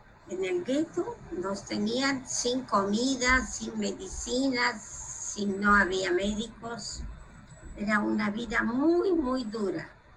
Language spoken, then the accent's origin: Spanish; Warsaw, Masovian Voivodeship, Poland; born there; Spanish is a second language; Yo nací en Varsovia, Polonia, en 1936.